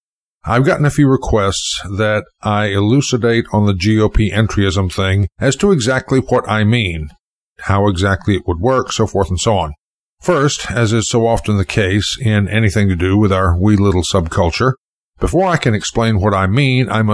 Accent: United States; I tell you what, you're Americans, I'm an American, and like all Americans, we get most of our socialization from television and movies.

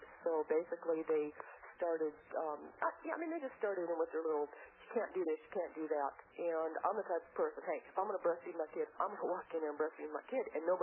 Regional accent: Tucson, Arizona, United States; Tucson, Arizona.

